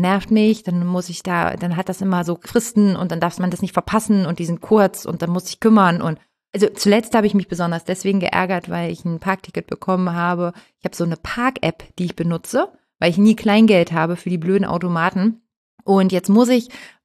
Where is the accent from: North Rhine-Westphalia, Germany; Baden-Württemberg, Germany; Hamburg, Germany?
Hamburg, Germany; ich bin ja Hamburger.